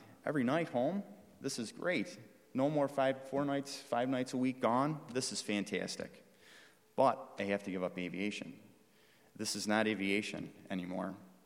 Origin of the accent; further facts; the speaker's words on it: Buffalo, New York, United States; Well, we're from Buffalo. How much better would it be to come back home and to work doing the job that I've worked so hard for and to be at home around family?